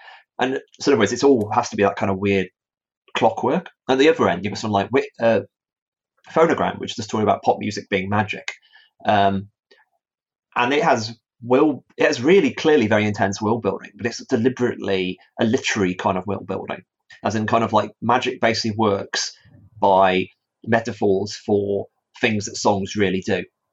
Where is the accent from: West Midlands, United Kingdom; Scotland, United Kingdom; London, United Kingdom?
West Midlands, United Kingdom; Stafford; Like Stephanie, when she draws my hometown of Stafford and she makes it look like the most beautiful place on earth